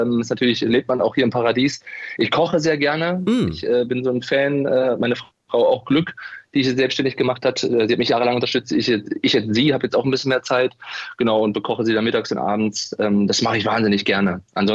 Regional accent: Wernigerode, Saxony-Anhalt, Germany; Naja, gut, Wernigerode ist ja mein Heimatort. Ich bin sozusagen in der ehemaligen DDR noch geboren

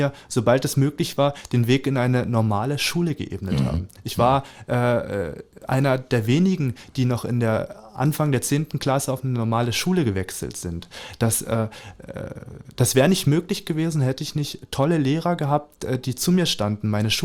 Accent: Lübbenau, Brandenburg, Germany; dann habe ich dieses Jahr, Ende des Jahres, eine Ausstellung in Lübbenau im Rathaus, im Spreewald. Da freue ich mich auch sehr drauf, weil da bin ich ja aufgewachsen im Kinderheim. Das ist dann wie nach Hause kommen.

